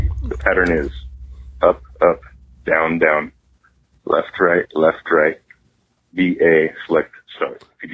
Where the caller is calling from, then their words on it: Maui, Hawaii, United States; Hey, I'm calling you from Maui.